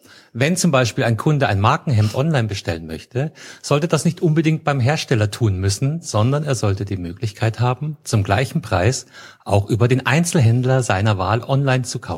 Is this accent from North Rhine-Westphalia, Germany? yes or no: no; Munich, Bavaria, Germany; ich komme aus München